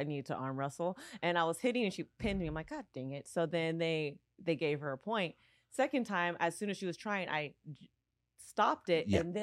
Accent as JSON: {"language": "English", "town": "San Diego", "region": "California", "country": "United States", "tie": "born or raised there", "said": "in San Diego."}